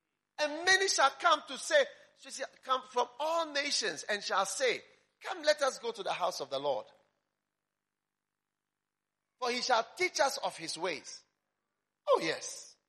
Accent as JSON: {"language": "English", "country": "Switzerland", "said": "I'm from Switzerland also. My mom is Swiss. Swiss mountains, since I was a child, taken to the mountains, the Alps."}